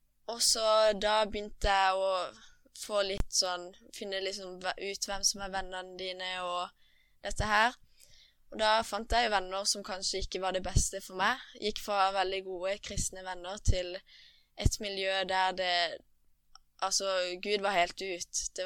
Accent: Kristiansand, Agder, Norway; Jeg ble født i Kristiansand på Nordland, det er nærmest Søgne. På en gård oppe på Eidså. Der bor jeg med familien min, mamma og pappa, og så er vi 6 søsken da.

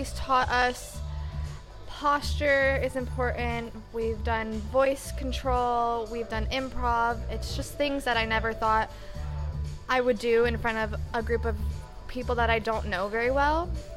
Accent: Wilkesboro, North Carolina, United States; I'm also a rising 2L, and I'm from Wilkesboro, North Carolina.

